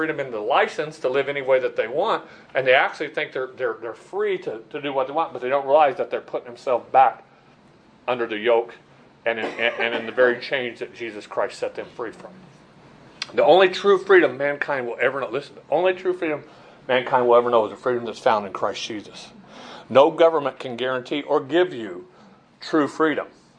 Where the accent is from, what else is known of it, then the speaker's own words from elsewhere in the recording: Chandler, Arizona, United States; I grew up here in outside of Chandler, and that was all farm community and stuff.